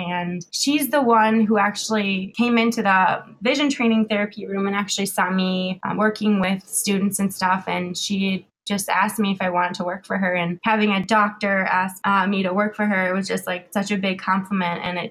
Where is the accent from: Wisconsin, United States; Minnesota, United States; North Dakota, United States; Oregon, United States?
Minnesota, United States; Lakeville; I'm actually from Lakeville, Minnesota. I'm 25 years old.